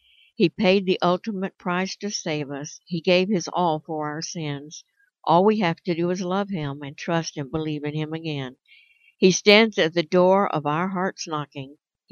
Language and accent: English; Tampa, Florida, United States; born there; I was born here in Tampa, Florida. I'm a native, and I am a cancer survivor